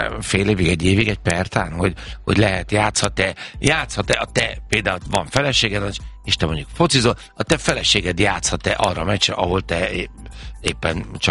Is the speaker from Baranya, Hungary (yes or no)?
no; Zugló, Budapest, Hungary; És úgy mondom, hogy én Zuglói vagyok